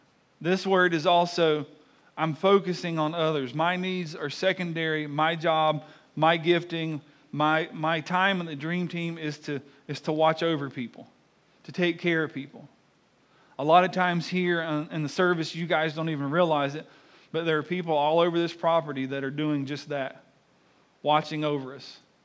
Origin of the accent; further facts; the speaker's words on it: the South, United States; accent: southern; because we grew up in the South.